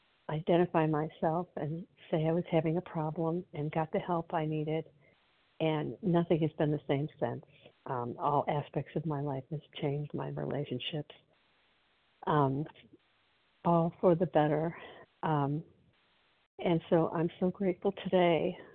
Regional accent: Illinois, United States; I'm from Illinois, a grateful, recovered, compulsive overeater.

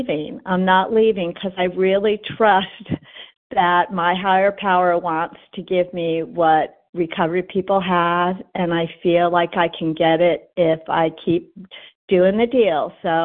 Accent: Virginia, United States; I'm from Southwest Virginia.

